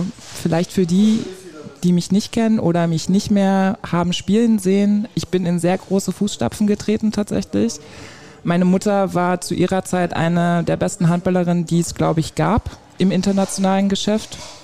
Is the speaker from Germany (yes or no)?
yes; Frankfurt, Brandenburg, Germany; Und in Frankfurt-Oder, da wo ich aufgewachsen bin